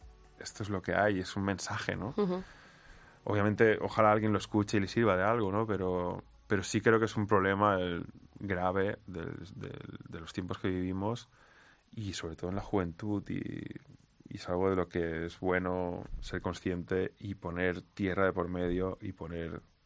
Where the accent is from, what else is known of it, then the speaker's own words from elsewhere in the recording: Balearic Islands, Spain; y yo les adoro a ellos y adoro mi tierra, pero por ahora el mallorquín se me hace un poco más lejano